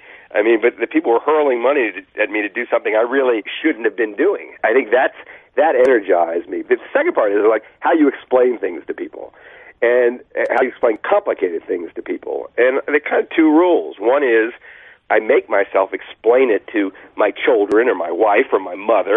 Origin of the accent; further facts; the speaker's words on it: New Orleans, Louisiana, United States; I grew up in New Orleans, and the value system there was very different from the value system I encountered when I left it.